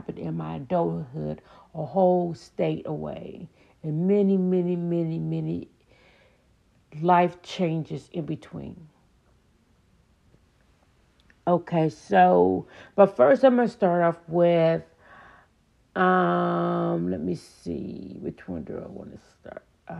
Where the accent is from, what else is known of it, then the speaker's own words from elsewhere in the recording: Leavenworth, Kansas, United States; as I was growing up in Leavenworth, Kansas, which is a very haunted place